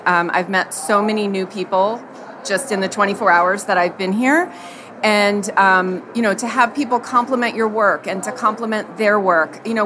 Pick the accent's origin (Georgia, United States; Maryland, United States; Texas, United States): Maryland, United States; Annapolis; So I'm from Annapolis, Maryland